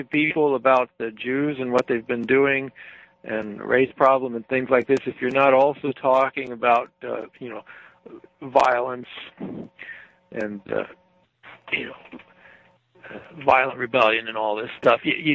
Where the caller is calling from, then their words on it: Florida, United States; in Florida.